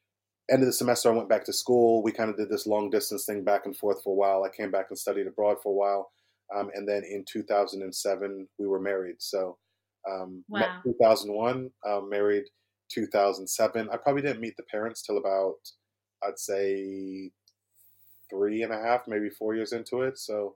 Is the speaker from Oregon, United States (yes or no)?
no; Illinois, United States; I grew up in the States. I was born in Chicago. I grew up in the Midwest, so in the cornfield.